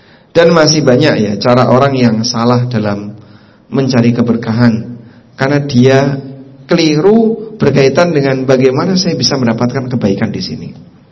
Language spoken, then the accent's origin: Indonesian; East Java, Indonesia; Saya kan Jawa Timur ya.